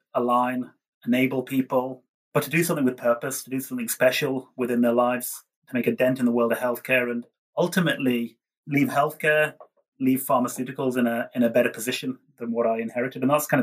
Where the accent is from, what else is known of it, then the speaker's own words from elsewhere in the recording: Liverpool, North West England, United Kingdom; I come from Liverpool.